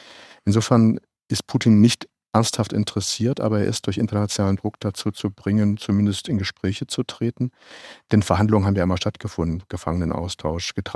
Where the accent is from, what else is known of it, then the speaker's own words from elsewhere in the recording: East Germany, Germany; ich komme aus der DDR, da gab es keine christlichen Offiziere und Generäle